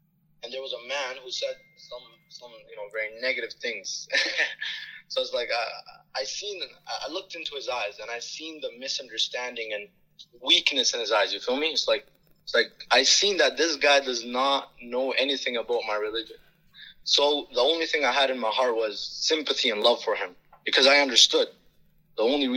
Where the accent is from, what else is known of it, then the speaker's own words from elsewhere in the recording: Toronto, Ontario, Canada; I'm from Regent Park. And I'm 16 years old. I go to Jarvis Collegiate Institute.